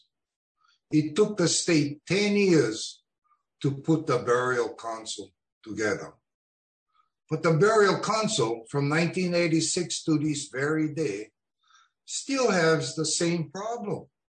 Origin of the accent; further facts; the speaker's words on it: Kauai, Hawaii, United States; I'm from Kauai.